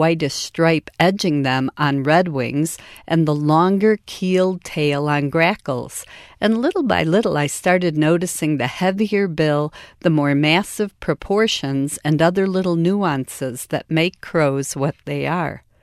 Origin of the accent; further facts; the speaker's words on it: Chicago, Illinois, United States; now in Michigan, United States; Luckily, I was from Chicago and living in Lower Michigan, so I didn't have ravens to confound the issue.